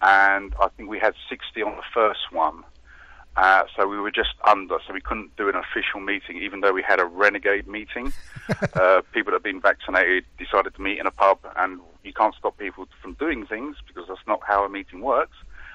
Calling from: London, United Kingdom; I'm calling from London.

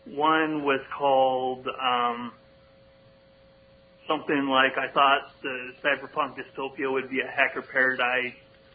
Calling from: California, United States; From the Bay Area in California.

